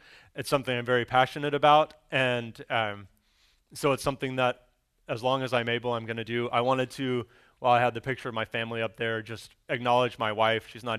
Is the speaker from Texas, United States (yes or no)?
yes; Dallas, Texas, United States; I was born here in Dallas, actually about a couple hundred yards from this building in Baylor Hospital. I grew up here. I went to Trinity Christian Academy up in Addison.